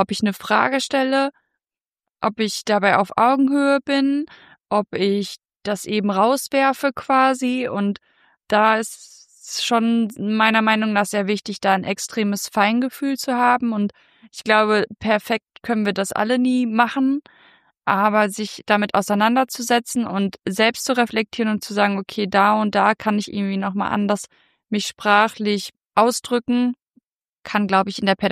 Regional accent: North Rhine-Westphalia, Germany; ich komme ja aus dem Münsterland

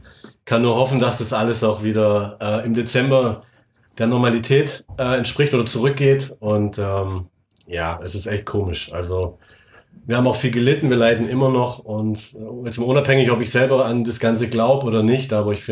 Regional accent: Baden-Württemberg, Germany; Ich bin selber Schwabe

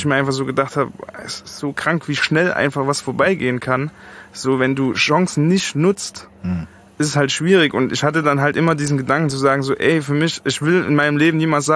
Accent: East Germany, Germany; now in Frankfurt, Germany; ich meine, ne, ich komme aus dem Osten, mhm, für mich waren die Preise einfach so unvorstellbar

